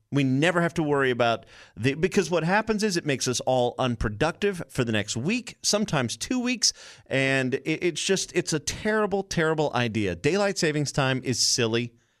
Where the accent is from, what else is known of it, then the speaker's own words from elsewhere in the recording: United States; I'm going to still call it daylight savings